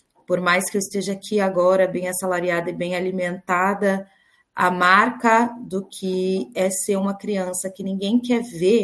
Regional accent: Itaquaquecetuba, São Paulo, Brazil; also born or lived in Mogi das Cruzes; complexa, porque a minha família vivia em Itaquaquecetuba quando eu

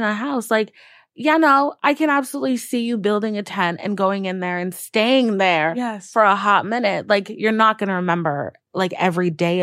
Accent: Georgia, United States; Yeah, same. All not Texas, but Georgia.

